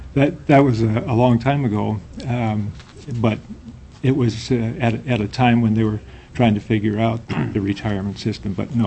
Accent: Ketchikan, Alaska, United States; also born or lived in San Francisco; I was born in San Francisco, but my father worked on the Alaska Highway, and so that's how he got acquainted with wow. southeastern Alaska. And so he, when the war was over, we moved to Ketchikan, and he became a fisherman.

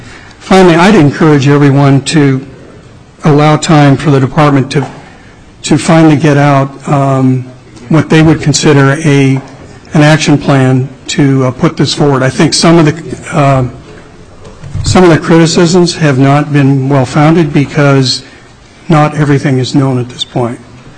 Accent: Juneau, Alaska, United States; I was born and raised here in Juneau, and I still remember when I went through school here when the first ferries arrived.

